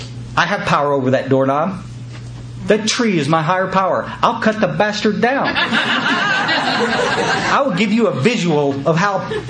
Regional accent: Texas, United States; I'm a Texan through and through, but gee whiz, I'd move here in a heartbeat.

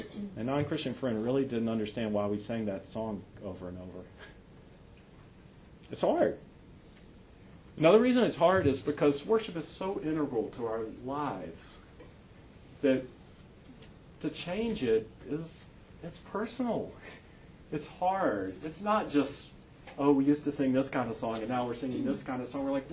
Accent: New York, United States; partly because I'm a New Yorker and we're supposed to be cynical

